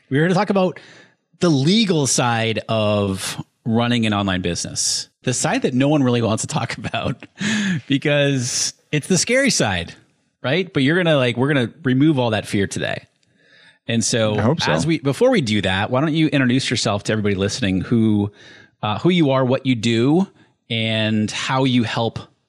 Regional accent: New Hampshire, United States; now in San Diego, United States; I am from New Hampshire originally. I love the change in seasons, but this is my favorite time of year here in San Diego, the winter time.

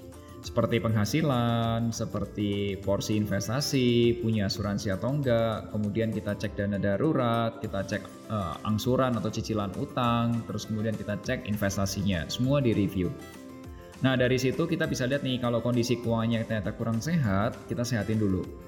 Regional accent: Pekalongan, Central Java, Indonesia; Kayaknya KU tahu nih kalau aku orang Pekalongan, jadi bisa ngomong bahasa Jawa.

